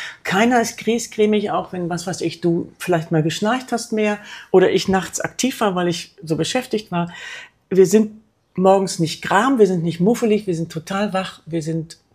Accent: West Germany, Germany; für mich als Wessi nicht

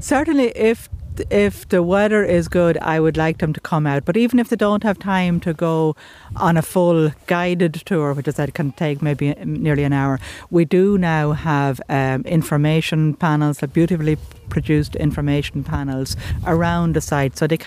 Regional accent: Leinster, Ireland; I'm from County Wicklow, which is the east of the country.

